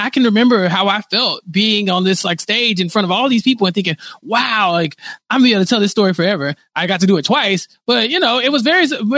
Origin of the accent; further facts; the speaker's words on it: Texas, United States; But I'm from Texas.